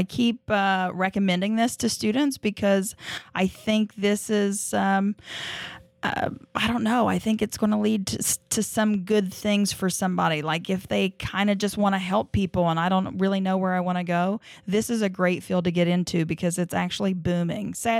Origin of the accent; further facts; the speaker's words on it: United States; I am coming from the West Virginia, Kentucky area, and it is just absolutely destroyed my little neck of the woods. I'm from the coal fields.